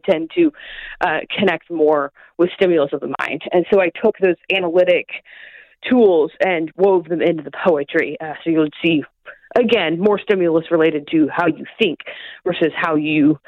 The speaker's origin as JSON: {"language": "English", "region": "Oklahoma", "country": "United States", "said": "Oklahoma that's my home state, Oklahoma. That's where I'm from originally."}